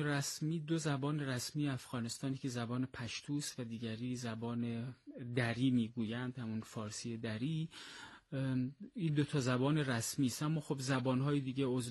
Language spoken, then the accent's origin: Persian; Mashhad, Razavi Khorasan, Iran; now in Kabul, Afghanistan; ولی خب اصالتا متولد مشهد هستم و خب ما مشهدی هستیم در واقع، اما الان 7 سال میشود که در کابل جان هستم